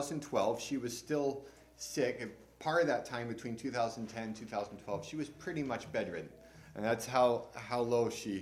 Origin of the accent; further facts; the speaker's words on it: Montana, United States; I grew up in Montana. My family moved there when I was 4.